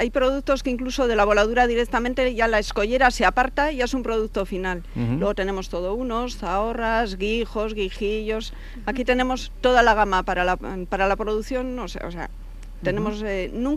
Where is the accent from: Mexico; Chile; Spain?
Spain; Basque Country; nosotros somos de Vizcaya.